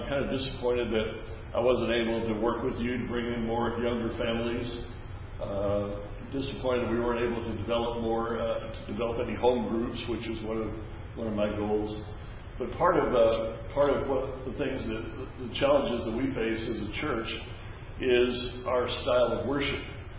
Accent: Dallas, Texas, United States; born there; also born or lived in Buffalo, New York; because I came here from Buffalo, New York. And you know, there was a little bit of skepticism in regards to Texans and those that come from up north. But they began to realize that actually I was born in Dallas, and so I was coming back home.

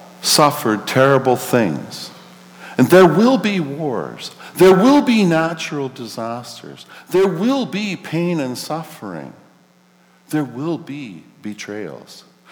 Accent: Canada; All of us, as Canadian patriots, we look to our country with trust that we have a safe, secure place to raise our children.

